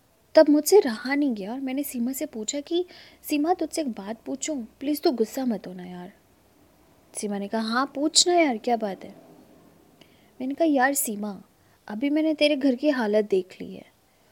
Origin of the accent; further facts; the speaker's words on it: Nagpur, Maharashtra, India; मैं नागपुर की रहने वाली हूँ। मेरी उम्र 24 साल है और मैं अभी बीए के थर्ड ईयर की स्टूडेंट हूँ।